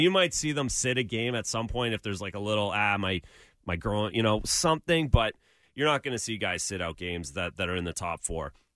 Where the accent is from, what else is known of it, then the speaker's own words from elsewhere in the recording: Canada; As a Canadian